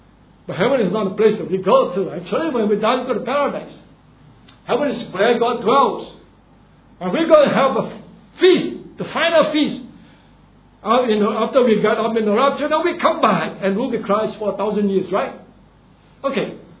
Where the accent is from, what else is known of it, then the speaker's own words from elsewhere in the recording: Singapore; Okay, I'm born here. I'm a Singaporean. My father is from China. He came here. But I'm not a China man.